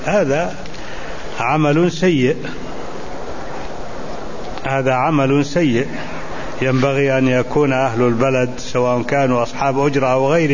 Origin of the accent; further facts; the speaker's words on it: Egypt; وعندنا في مصر أي مسجد نلصق على باب التنويه